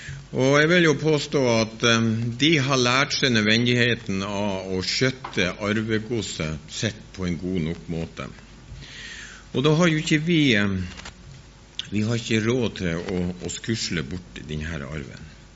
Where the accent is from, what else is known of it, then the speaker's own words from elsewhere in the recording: Bodø, Nordland, Norway; Som hun var inne på, så kommer jeg fra Bodø, en kystfisker, typisk kystfisker.